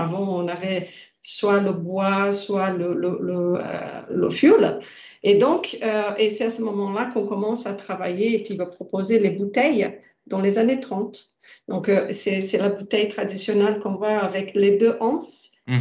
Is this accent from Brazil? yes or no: yes; Brazil; French is a second language; Ma culture, je suis brésilienne, donc je viens d'un pays nouveau